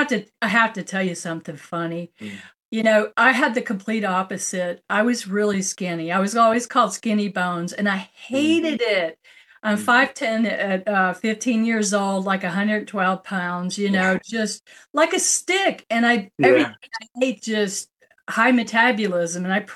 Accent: the South, United States; I'm from the South, but I talk fast.

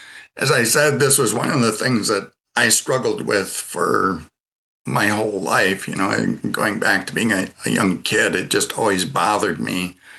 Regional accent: Midwest, United States; So born and raised in the Catholic Church up here in the Midwest of the U.S.

